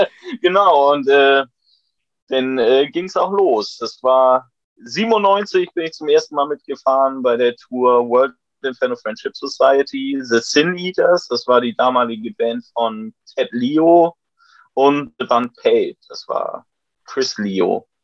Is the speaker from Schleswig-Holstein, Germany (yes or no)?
yes; Bad Bramstedt, Schleswig-Holstein, Germany; now in Bremen, Germany; Ich bin zugezogener, ja, ich bin Schleswig-Holsteiner, ich komme eigentlich aus Bad Bramstedt, das ist so eine Kleinstadt, so circa, ich würde jetzt mal sagen 30, 40 Minuten nördlich von Hamburg